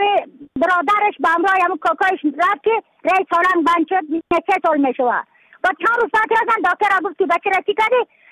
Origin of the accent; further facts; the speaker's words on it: Badakhshan, Afghanistan; از بدخشان هستم مرکز بدخشان ولسوالی اتل پایان قیره اوین